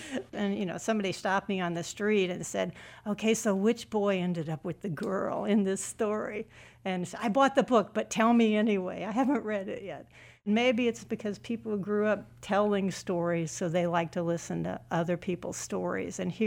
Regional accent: Indiana, United States; also born or lived in Georgia / South Carolina; I'm originally from Southern Indiana. I lived in Georgia and South Carolina. I do know that vernacular.

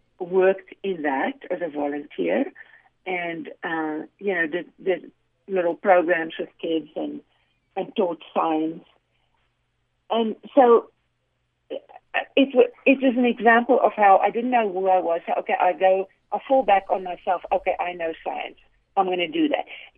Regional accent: South Africa; moved away as an adult; my husband and I emigrated from South Africa when we were in our mid-30s. And you know, growing up in a country and being with a community who loves you and so on

